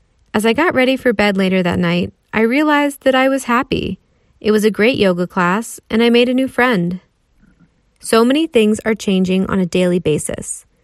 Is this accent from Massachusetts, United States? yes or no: no; Washington, District of Columbia, United States; now in New York City, United States; I tell her about growing up in Washington, D.C., and moving to New York City for college.